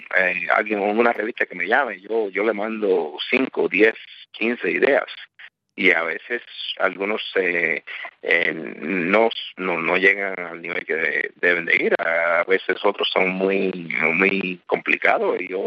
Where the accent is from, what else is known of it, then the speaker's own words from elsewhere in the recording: Cuba; now in United States; yo vengo a veces yo vengo de otra cultura, yo vengo de Cuba